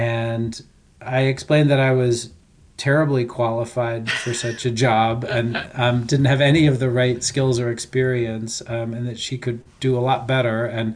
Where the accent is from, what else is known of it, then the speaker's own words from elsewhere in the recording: Boston, Massachusetts, United States; So I grew up in New England, based in Boston, with a family that was very connected to getting outdoors.